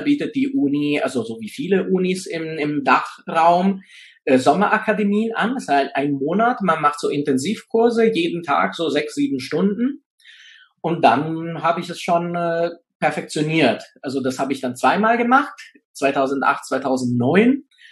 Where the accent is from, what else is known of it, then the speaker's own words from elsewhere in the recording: Rome, Lazio, Italy; German is a second language; moved away as an adult; now in Tübingen, Germany; Also, wie du gesagt hast, komme ich aus Italien. Ich bin in Rom geboren und aufgewachsen. Da habe ich 27 Jahre gelebt, bis ich dann vor 10 Jahren dann nach Deutschland gezogen bin, wo ich jetzt noch lebe, und zwar in Tübingen.